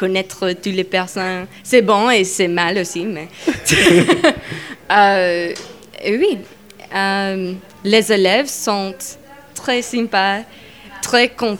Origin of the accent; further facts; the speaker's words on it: United States; French is a second language; now in France; maintenant, il y a une américaine et j'ai un accent différent, un pays différent, une histoire différente, la carte différente.